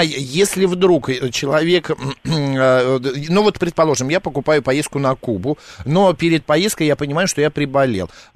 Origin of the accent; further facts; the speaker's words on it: Moscow, Russia; Я говорю, из Москвы, да